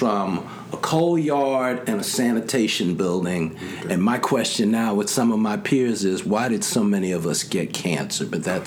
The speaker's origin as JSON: {"language": "English", "town": "New York City", "region": "New York", "country": "United States", "tie": "born or raised there", "said": "And I was born in New York City. I was born in Women's Hospital, which is now gone."}